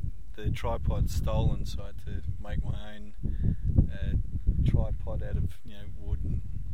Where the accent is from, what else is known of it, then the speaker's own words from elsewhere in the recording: Adelaide, South Australia, Australia; Adelaide, South Australia.